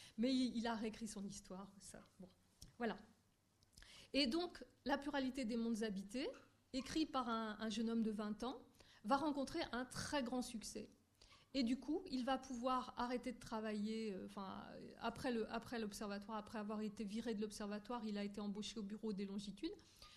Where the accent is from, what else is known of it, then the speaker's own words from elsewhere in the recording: Nantes, Pays de la Loire, France; puisque je suis nantaise